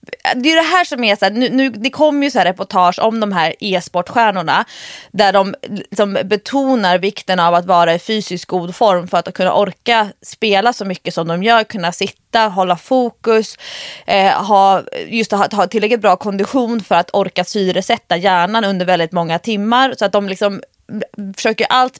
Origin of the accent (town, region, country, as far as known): Stockholm, Stockholm County, Sweden